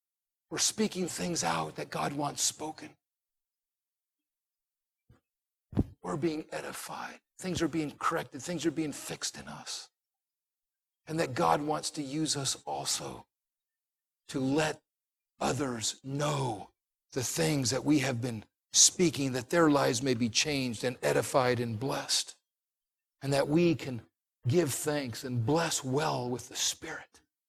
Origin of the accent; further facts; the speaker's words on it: Puerto Rico; There was a church that I attended growing up in Puerto Rico. It was called the Christian Servicemen Center.